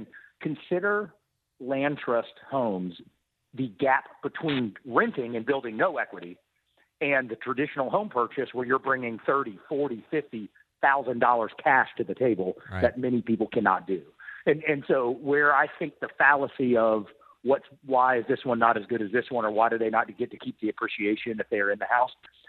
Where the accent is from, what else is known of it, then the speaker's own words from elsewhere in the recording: United States; But I think this is a no-brainer as an American.